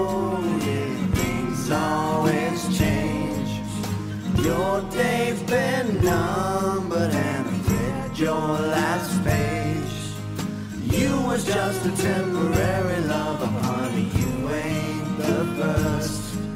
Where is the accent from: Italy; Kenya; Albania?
Italy; Ostia, Lazio; Io sono di Ostia.